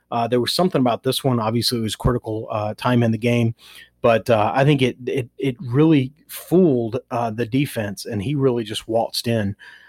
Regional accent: Nashville, Tennessee, United States

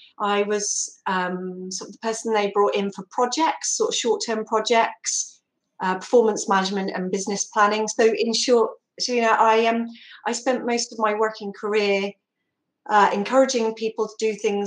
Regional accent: South West England, United Kingdom; I'm from Somerset

